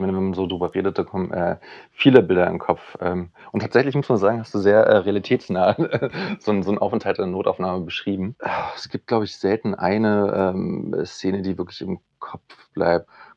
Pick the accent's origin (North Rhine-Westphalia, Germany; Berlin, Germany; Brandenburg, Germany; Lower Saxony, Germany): Berlin, Germany; ich bin in Berlin geboren, groß geworden